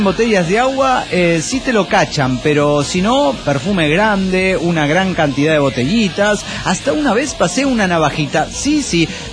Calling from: Washington, United States; de Washington.

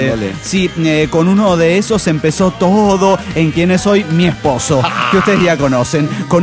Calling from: Bogotá, Colombia; de Bogotá, Colombia.

